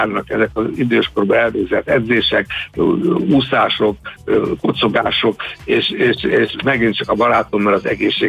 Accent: Budapest, Hungary; hát én Csillaghegyen születtem

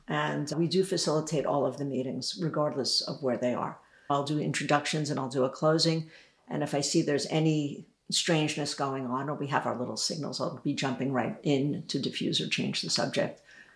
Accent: New York, United States; I said, I'm from New York. You can tell me anything.

